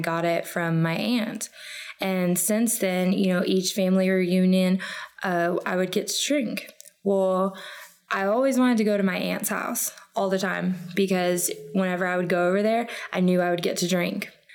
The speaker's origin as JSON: {"language": "English", "town": "Dallas", "region": "Texas", "country": "United States", "also_born_or_lived": "Keesler Air Force Base", "said": "I'm from Dallas, Texas. My clean date is March 17th, 2017. A little bit about my childhood. I was born on the Keesler Air Force Base, so I was a military brat."}